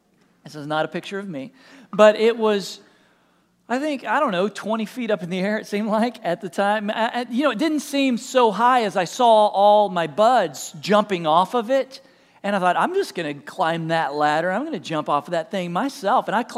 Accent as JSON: {"language": "English", "region": "Texas", "country": "United States", "lives_now": "Nebraska, United States", "said": "I'm from East Texas. It's like, we don't have lakes here, Lance. We're in Nebraska."}